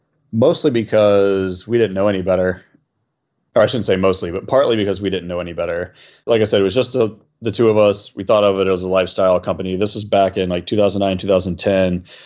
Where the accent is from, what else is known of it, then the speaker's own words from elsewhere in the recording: Atlanta, Georgia, United States; also born or lived in New York; I've known since eighth grade. We grew up in Atlanta together.